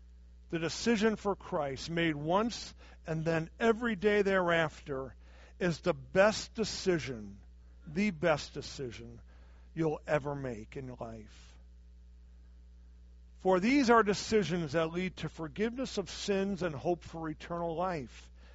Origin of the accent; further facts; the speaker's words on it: Chicago, Illinois, United States; And here's my biggie. I'm from Chicago.